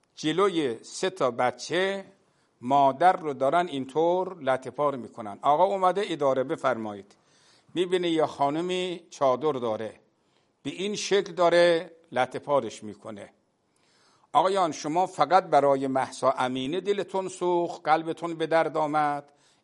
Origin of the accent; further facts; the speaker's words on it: Iran; نه به عنوان یک ایرانی دارم میگم